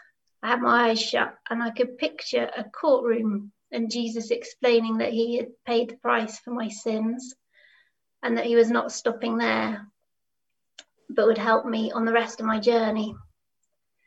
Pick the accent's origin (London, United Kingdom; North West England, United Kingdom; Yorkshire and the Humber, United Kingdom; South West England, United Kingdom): South West England, United Kingdom; Salisbury; born there; also born or lived in Dubai; I was born in Salisbury into an army family, third child of four. And my earliest memories are of moving between army garrisons.